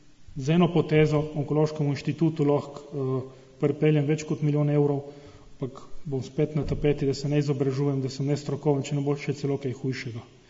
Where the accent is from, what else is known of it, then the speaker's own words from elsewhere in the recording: Slovenian Littoral, Slovenia; smo bili pokončni Primorci